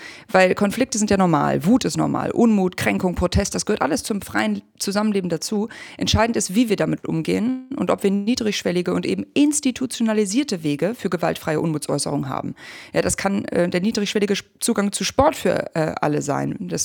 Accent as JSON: {"language": "German", "region": "Hamburg", "country": "Germany", "said": "Ich komme aus Hamburg."}